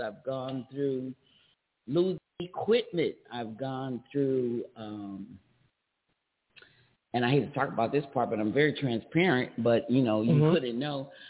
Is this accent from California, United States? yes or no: yes; California, United States; also born or lived in Atlanta; now in Gastonia, United States; I've been here for 5 years, and I moved here from Atlanta, originally from California